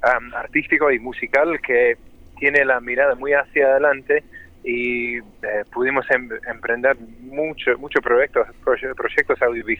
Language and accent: Spanish; Ireland; now in Argentina; y yo que vengo originalmente de Irlanda